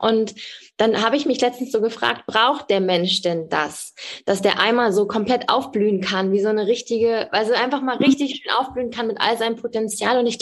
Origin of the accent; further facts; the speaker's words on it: Germany; wir kommen, also aus Deutschland, wir kommen halt aus einem Land, wo sehr viel auch möglich ist, ja.